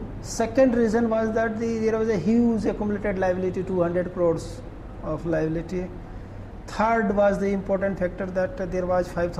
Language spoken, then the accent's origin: English; Assam, India; I was born and brought up in Assam only. And I joined the Assam Civil Service in 1983.